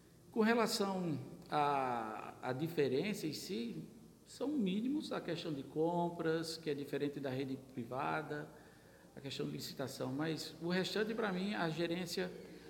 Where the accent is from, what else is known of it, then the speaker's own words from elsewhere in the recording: Campina Grande, Paraíba, Brazil; Eu sou de Campina Grande